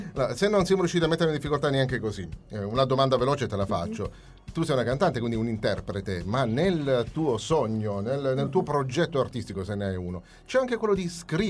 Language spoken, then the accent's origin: Italian; Sicily, Italy; siamo siciliani